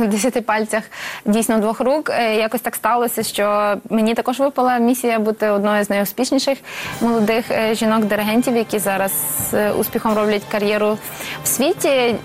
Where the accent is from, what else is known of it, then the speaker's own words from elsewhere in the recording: Brody, Lviv Oblast, Ukraine; я сама також родом з Бродів і фактично біля цієї синагоги виросла.